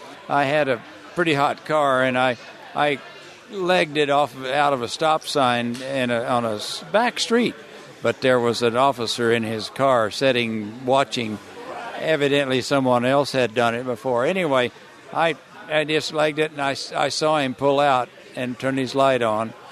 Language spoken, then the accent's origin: English; River Oaks, Texas, United States; But I was in a hot rod club in River Oaks, Texas, where I live, a suburb of Fort Worth.